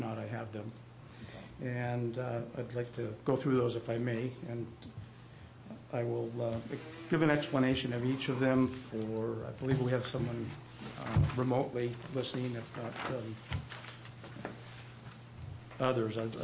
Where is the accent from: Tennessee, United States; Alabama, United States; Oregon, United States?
Oregon, United States; Sisters; And we hail from Sisters, Oregon